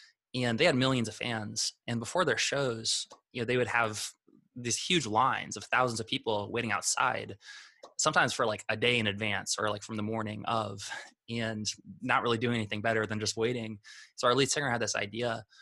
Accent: Vermilion, South Dakota, United States; And a lot of people, when I tell them I'm from South Dakota, they're like, wow, like people actually live there. But, you know, we came from South Dakota.

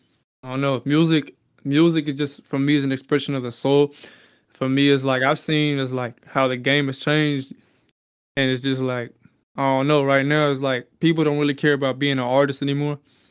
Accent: Hemet, California, United States; I'm from Southern California. I'm originally from this little place called Hemet, California.

